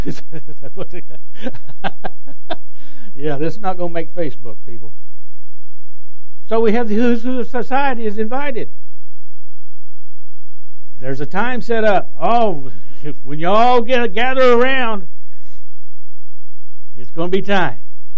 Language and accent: English; Texas, United States; I'm from Texas.